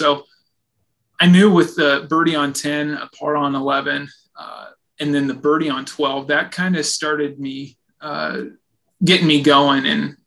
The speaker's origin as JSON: {"language": "English", "town": "New Sharon", "region": "Iowa", "country": "United States", "said": "I'm from New Sharon, Iowa. Graduated from North Mahaska in 2012."}